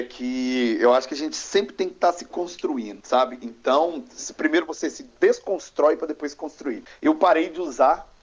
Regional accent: Minas Gerais, Brazil; Eu posso falar que eu sou mineiro.

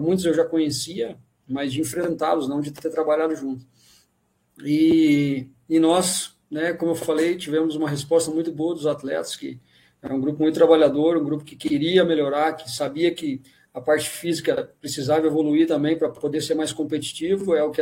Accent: Novo Hamburgo, Rio Grande do Sul, Brazil; retornar ao meu estado, sou gaúcho, sou natural de Novo Hamburgo, conheço bem o futebol do Sul

